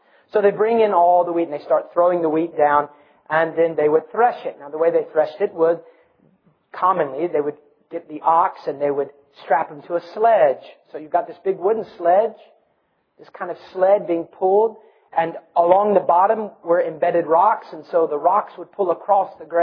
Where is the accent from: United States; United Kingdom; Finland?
United States; Ohio; You can't tell I'm from Ohio and you're not, right?